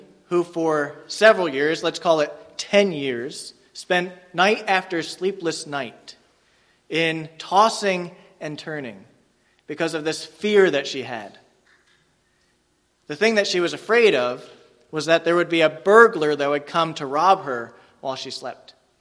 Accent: Harmony Township, New Jersey, United States; I'm from Harmony Township, Phillipsburg area, so all the way out west to the Pennsylvania border.

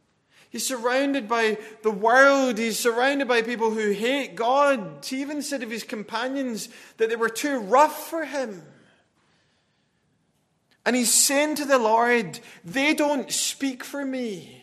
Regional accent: Scotland, United Kingdom; I'm Scottish, but I'm not part of that.

